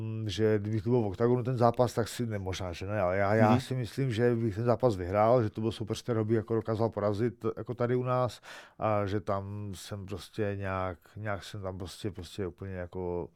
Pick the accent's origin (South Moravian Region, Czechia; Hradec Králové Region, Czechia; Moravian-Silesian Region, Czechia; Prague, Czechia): Moravian-Silesian Region, Czechia; Karviná; Pocházím z Karviné, takže Karviná je pro mě jako nejvíc a všichni ti lidi mě tam znají, mám tam prostě jako nejvíce kámošů, mám prostě v Karviné.